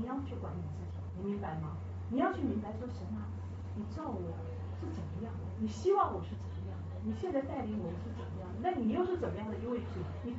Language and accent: Chinese; China; 我们中国人讲说用有色的眼睛在有色的眼镜在看人啊